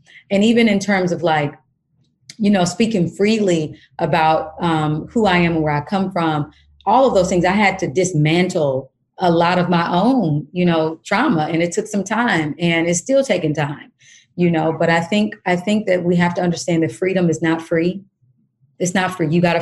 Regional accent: Kansas, United States; I, as I mentioned earlier, I grew up in Kansas.

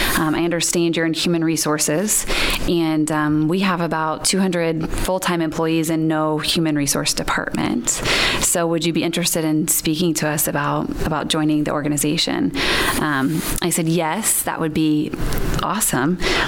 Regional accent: Greentown, Indiana, United States; So I grew up in Greentown, Indiana, on a family farm.

